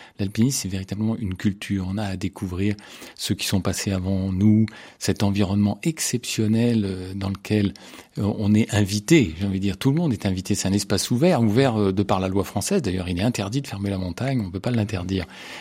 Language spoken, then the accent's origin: French; Paris, Île-de-France, France; born there; Moi, effectivement, je suis né à Paris, dans les hasards d'une vie familiale de gens de province qui sont venus chercher du travail.